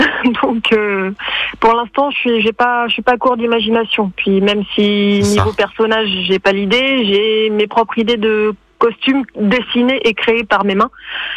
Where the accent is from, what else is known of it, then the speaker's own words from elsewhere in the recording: Brittany, France; now in Dieppe, France; Je suis bretonne